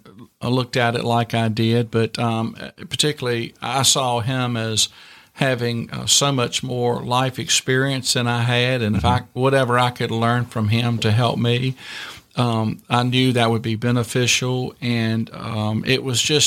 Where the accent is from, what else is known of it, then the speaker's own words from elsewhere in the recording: Virginia, United States; But I grew up in Virginia, in small town, rural Virginia, worked